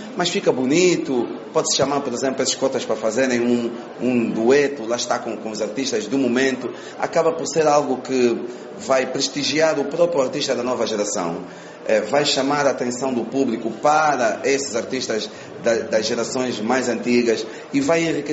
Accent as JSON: {"language": "Portuguese", "country": "Angola", "said": "Eu digo, como angolano, é um prazer enorme para mim cantar noutros pontos do mundo"}